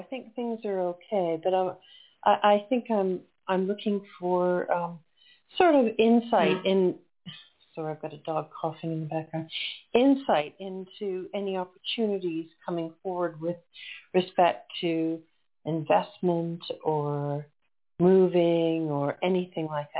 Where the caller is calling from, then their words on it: England, United Kingdom; Oh, I'm calling from England